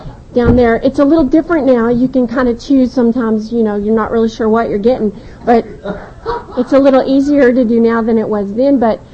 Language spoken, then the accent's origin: English; Texas, United States; And I am from down south. I'm from Texas.